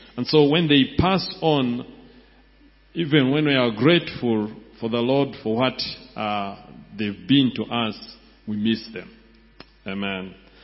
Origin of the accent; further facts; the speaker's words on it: Uganda; and I'm from Uganda.